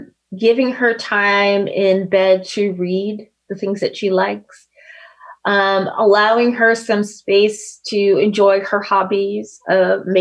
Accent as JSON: {"language": "English", "region": "New York", "country": "United States", "said": "And once I moved here, I learned that my ways as a New Yorker really just didn't fit."}